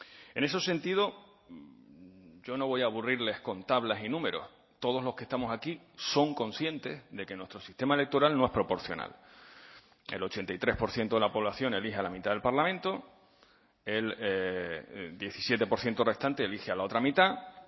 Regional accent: Canary Islands, Spain; yo soy canario, me siento canario de todas las islas, he visitado todas las islas, incluida La Graciosa

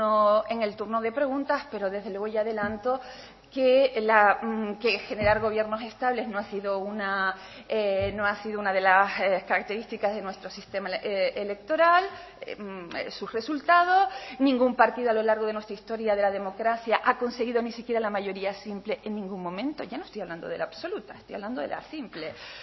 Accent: Canary Islands, Spain; el alto honor que supone para mí comparecer ante todos ustedes hoy aquí en el Parlamento de mi tierra.

